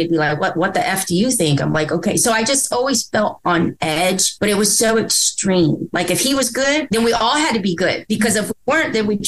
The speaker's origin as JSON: {"language": "English", "region": "Indiana", "country": "United States", "said": "I'm from Indiana."}